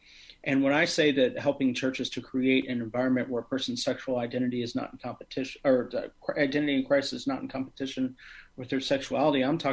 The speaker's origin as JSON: {"language": "English", "town": "Kansas City", "country": "United States", "tie": "born or raised there", "said": "I grew up in the Kansas City area with my mom's half of my childhood."}